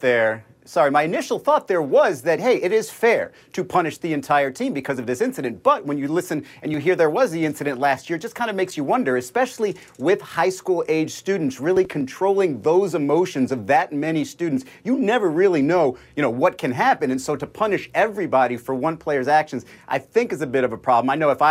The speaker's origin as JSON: {"language": "English", "region": "Florida", "country": "United States", "said": "But I'm from Florida. I see sinkholes here."}